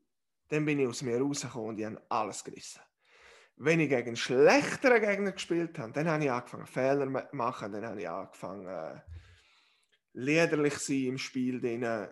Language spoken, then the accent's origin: German; Switzerland